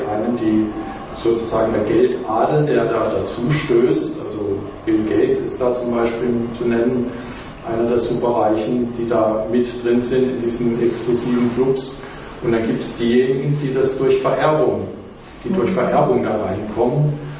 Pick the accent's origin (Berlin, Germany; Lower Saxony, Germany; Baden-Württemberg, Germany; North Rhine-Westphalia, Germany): Baden-Württemberg, Germany; Freiburg; Ich komme aus Freiburg. Bei uns gibt es ein Regionalgeld